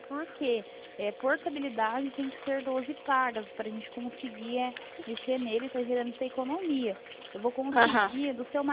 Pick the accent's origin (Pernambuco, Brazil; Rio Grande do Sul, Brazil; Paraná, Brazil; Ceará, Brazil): Paraná, Brazil; eu sou aqui do Paraná, na verdade.